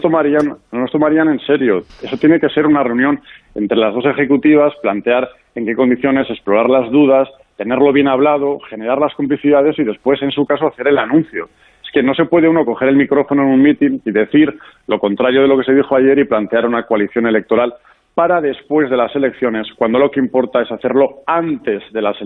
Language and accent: Spanish; Vitoria, Basque Country, Spain; Bueno, pues en Álava, en mi tierra, en Vitoria, de donde fui alcalde y donde me presento